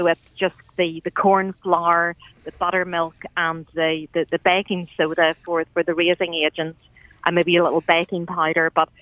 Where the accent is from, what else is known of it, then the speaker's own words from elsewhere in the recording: Ireland; And obviously, being Irish, I would like to think that we had a big contribution to that.